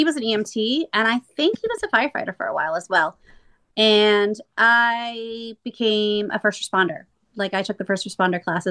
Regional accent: Lansdale, Pennsylvania, United States; I grew up in Lansdale, Pennsylvania. I was born in Lansdale, Pennsylvania.

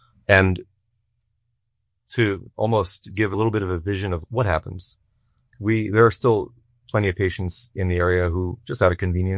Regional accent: Liberty, New York, United States; I was born and raised in Liberty. I grew up here. And it's home. I've got roots here. My family's been here for generations.

